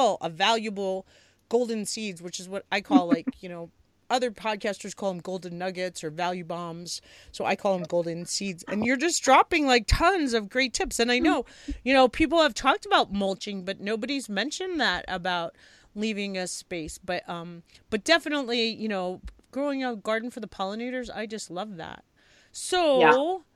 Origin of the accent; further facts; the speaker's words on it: New York, United States; he is on Long Island because I grew up in New York, so he's by my mom